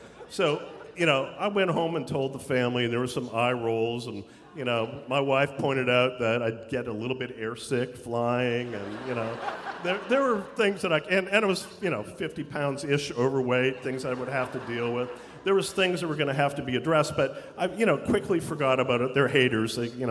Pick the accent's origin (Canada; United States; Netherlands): Canada; I'm Canadian. So that was a bit of an issue. Now, I'm 57 years old, which means that I grew up in, you know, in the 60s. I was born in 1961.